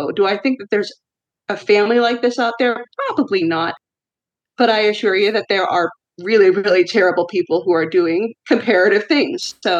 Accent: Texas, United States; And, you know, I grew up in Texas. I love my Tex-Mex.

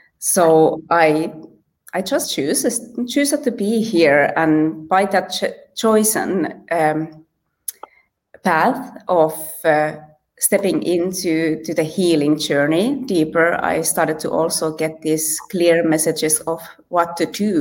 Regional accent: northern Finland, Finland; I'm from Finland, and I'm born in northern Finland, but I have kind of glided downwards to the lady of Finland, and now I'm actually between Finland and Sweden in the middle of the ocean

